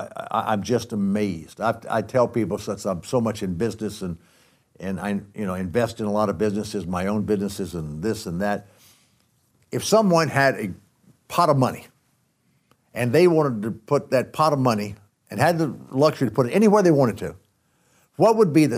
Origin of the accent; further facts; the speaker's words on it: Athens, Georgia, United States; I grew up in Athens, Georgia, the Bulldog. And I went to high school there. I played my high school games in their stadium.